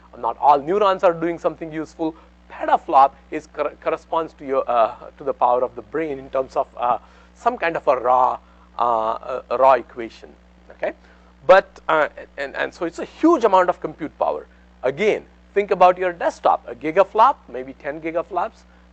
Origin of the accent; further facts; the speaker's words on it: India; This particular machine happens to be in my hometown where I grew up, so in India.